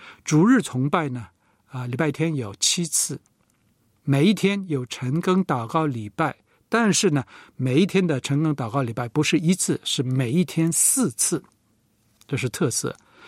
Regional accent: Seoul, South Korea; 我是在那一区长大，小学的时候常常经过那里。

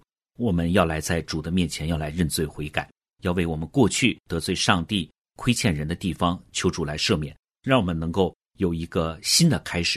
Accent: China; 所以我们中国人在过节之前，我们都要来打扫洁净我们的房屋

